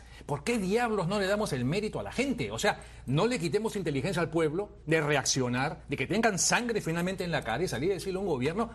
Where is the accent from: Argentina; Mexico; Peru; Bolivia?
Peru; ¿Y qué va a pasar en Perú, mi país de origen, en Perú?